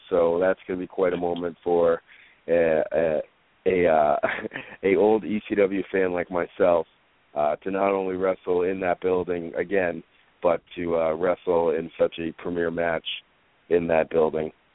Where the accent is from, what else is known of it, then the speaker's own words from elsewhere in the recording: New England, United States; Well, yep. I'm from New England through and through.